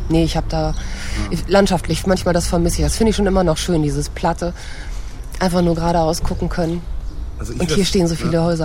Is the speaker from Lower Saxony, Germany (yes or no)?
yes; Lower Saxony, Germany; wenn du als Niedersachse aufwächst und...